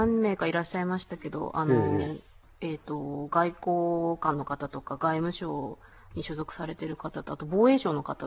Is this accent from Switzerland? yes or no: no; Hokkaido, Japan; 私もともと北海道出身ですので、